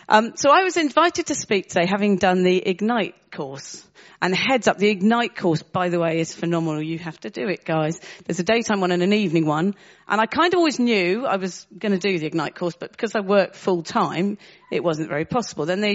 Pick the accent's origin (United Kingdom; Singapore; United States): United Kingdom; South West England; born there; now in Maidenhead, United Kingdom; I was born in Somerset. Now I've lived in Maidenhead for over 30 years.